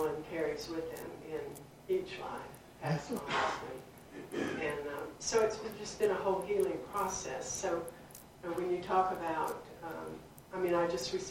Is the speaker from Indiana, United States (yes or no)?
no; Oak Ridge, Tennessee, United States; born there; I was born in Oak Ridge, Tennessee, so I had all the heavy metals and chemicals.